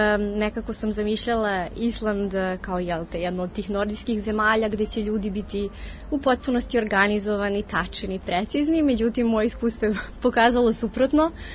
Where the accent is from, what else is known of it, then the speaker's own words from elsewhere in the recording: Serbia; ja sam bila jedina iz Srbije